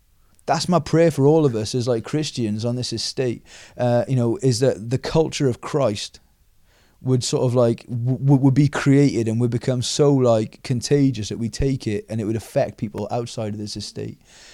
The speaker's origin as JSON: {"language": "English", "town": "Cardiff", "region": "Wales", "country": "United Kingdom", "said": "We've come back here from Cardiff, and we're weird up here in Trevethan, not just because we're Jesus freaks, but we're weird because we're just not from around here. We're from Cardiff"}